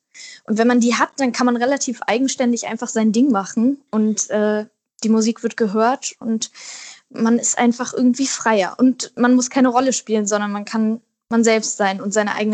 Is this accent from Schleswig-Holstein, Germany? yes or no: yes; Wedel, Schleswig-Holstein, Germany; now in Berlin, Germany; Also meine Kindheit in Wedel war ganz toll. Ich habe ganz viele Freunde da und ich verbinde so viele tolle Momente mit der Stadt.